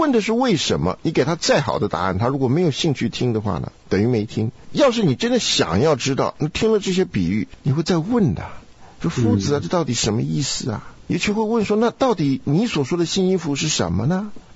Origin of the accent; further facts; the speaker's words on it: South China, China; 我也没干过，因为我在南方长大，我们光有稻田，没麦田。